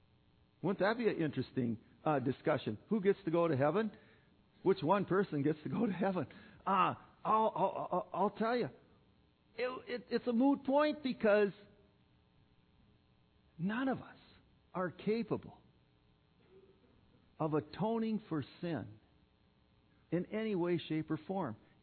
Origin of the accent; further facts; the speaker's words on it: Minnesota, United States; I came from the Iron Range, and there, up there, you know, that's still Minnesota, by the way.